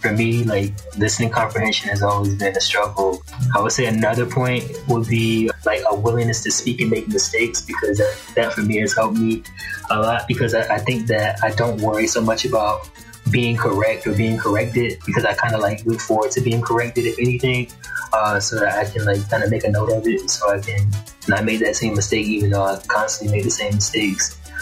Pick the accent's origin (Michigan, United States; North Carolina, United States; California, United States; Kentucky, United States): North Carolina, United States; moved away as an adult; also born or lived in Washington, D.C.; now in Colombia; I'm originally from North Carolina. I spent some time in Washington, D.C. as well, about 6 years.